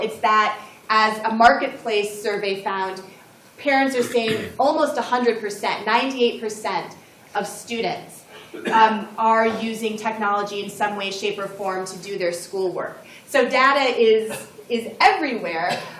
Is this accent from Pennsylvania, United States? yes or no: no; New Hampshire, United States; We've seen, actually, in my home state of New Hampshire very recently